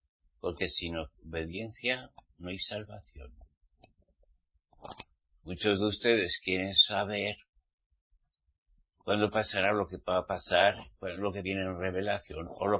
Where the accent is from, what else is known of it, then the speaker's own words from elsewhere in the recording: Spain; born there; Yo nací en España.